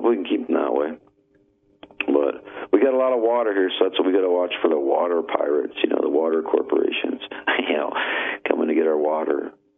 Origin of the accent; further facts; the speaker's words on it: the Dakotas, United States; because I'm kind of a Yank. You know, I grew up in the Dakotas. So them hot, humid summers get to me a little bit.